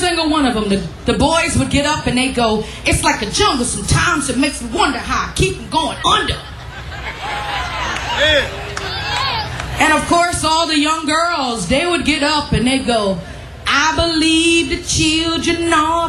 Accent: New York, United States; because I grew up in New York City, in Harlem during the hip-hop era.

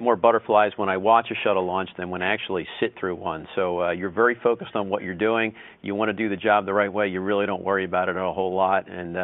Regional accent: Philadelphia, Pennsylvania, United States; Well, as you know, I grew up there in Philadelphia, up in the Northeast, in a middle-class neighborhood.

